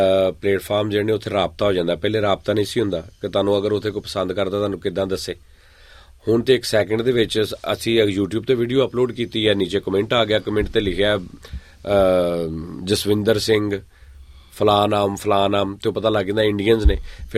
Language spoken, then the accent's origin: Urdu; Faisalabad, Punjab, Pakistan; ہمارا کلچر پنجابی ہے، ہمارا شہر ملک مطلب ہمارا صوبہ پنجاب ہے، شہر فیصل آباد پنجاب ہے،